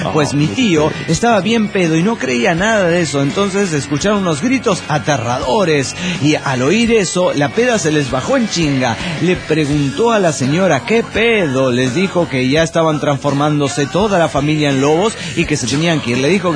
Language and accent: Spanish; Monterrey, Nuevo León, Mexico; born there; now in Guadalupe, Mexico; no vivo en Monterrey, como he creído toda mi larga vida. De ver en Google Maps hace unos días, resulta que vivo en Guadalupe, pero nací en Monterrey.